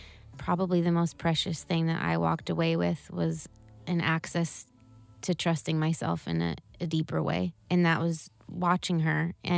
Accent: Chicago, Illinois, United States; born or raised there

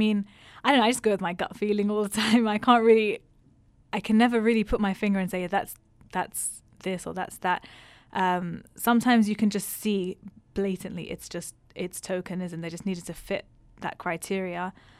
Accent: London, United Kingdom; Yeah, I'm from London, which is, okay, it's like fashion capital

